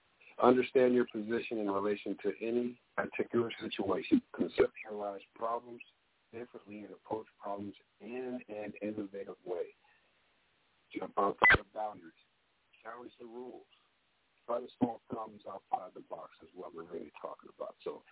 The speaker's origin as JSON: {"language": "English", "town": "Cleveland", "region": "Ohio", "country": "United States", "tie": "born or raised there", "said": "you know, I grew up here in Cleveland, and I'm currently residing. Yeah, I'm in Cleveland right now"}